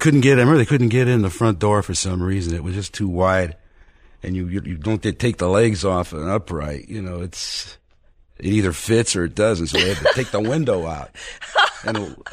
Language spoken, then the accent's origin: English; New Haven, Connecticut, United States; born there; I was born in New Haven. This was a town called Wallingford.